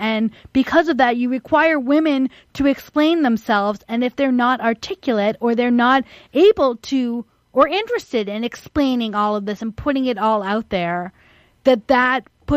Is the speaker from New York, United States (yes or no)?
yes; New York, United States; I'm also a New Yorker, so I'm just loud and pushy.